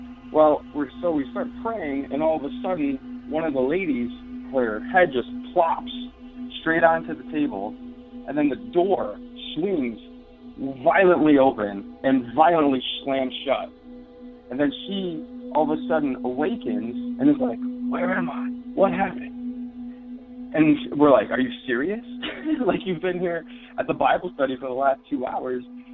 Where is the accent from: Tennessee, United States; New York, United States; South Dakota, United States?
New York, United States; from Western New York.